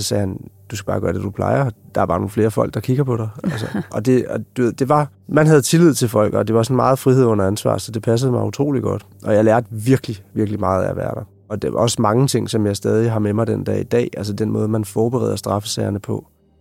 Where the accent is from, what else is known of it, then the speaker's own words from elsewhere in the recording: Copenhagen, Capital Region of Denmark, Denmark; Og det var fint nok, for jeg er fra København, så jeg ville selvfølgelig gerne tilbage.